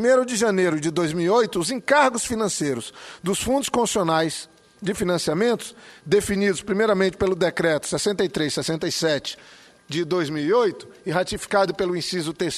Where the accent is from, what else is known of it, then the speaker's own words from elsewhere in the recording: North Region, Brazil; Sou do Norte, estou falando do FNO, mas tem o FCO e tem o FNE.